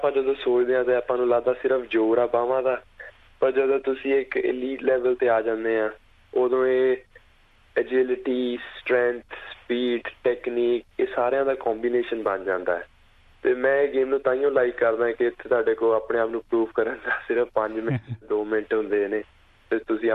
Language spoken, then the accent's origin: Punjabi; Ludhiana, Punjab, India; now in New Zealand; ਮੈਂ ਪੰਜਾਬ ਤੋਂ ਜੀ ਲੁਧਿਆਣੇ ਤੋਂ ਹਾਂ ਜੀ ਤੇ ਸਾਡੀ ਫੈਮਿਲੀ ਮੂਵ ਹੋਈ ਸੀ ਬੈਕ ਇਨ 2014